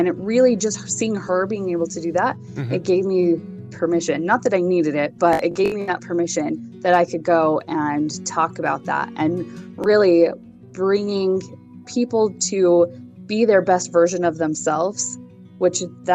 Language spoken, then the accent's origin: English; Utah, United States; I think especially growing up in Utah, you feel like, well, everyone knows about the church and everything.